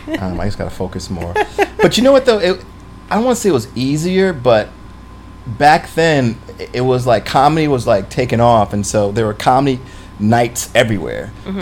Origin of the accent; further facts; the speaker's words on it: New York, United States; I'm a New Yorker.